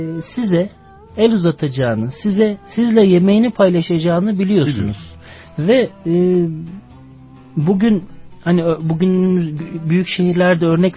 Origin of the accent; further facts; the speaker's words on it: Trabzon, Turkey; Ben çocukluğum Trabzon'da geçti. Trabzon'dan Ankara'ya geliyorduk.